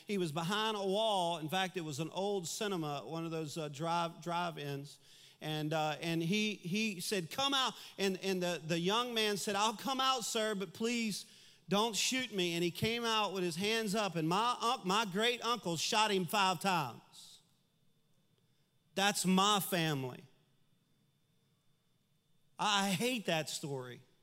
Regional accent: Baton Rouge, Louisiana, United States; it started in my hometown, Baton Rouge. I lived in Baton Rouge.

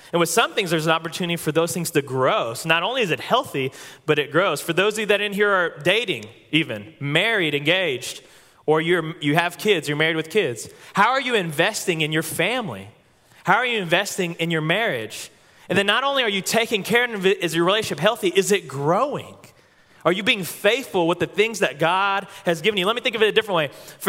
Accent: Oklahoma, United States; now in Conway, United States; I'm from Oklahoma, and I went to UCA.

